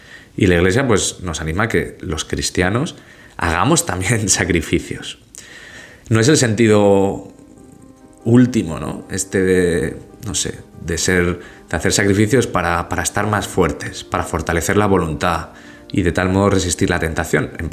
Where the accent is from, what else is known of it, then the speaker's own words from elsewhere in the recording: Spain; En mi país, en España, son solo los viernes de cuaresma.